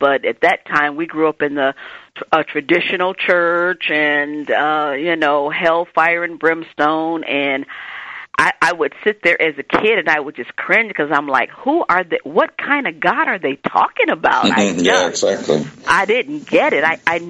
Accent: Detroit, Michigan, United States; No. I grew up in Detroit, Michigan.

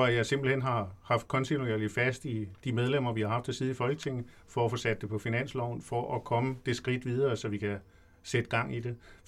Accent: Hashøj, Zealand, Denmark; det er ikke fordi, jeg er fra Korsør, jeg er sådan set fra den anden ende af kommunen, fra Hashøj.

